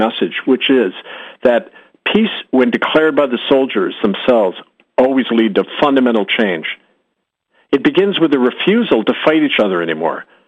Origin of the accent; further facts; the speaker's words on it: Winnipeg, Manitoba, Canada; in my hometown of Winnipeg